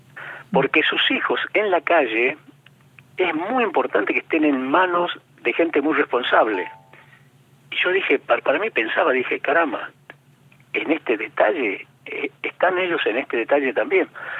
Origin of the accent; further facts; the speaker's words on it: Tucumán, Argentina; yo me había comprometido en mi pueblo, en Tucumán, construir una escuela nueva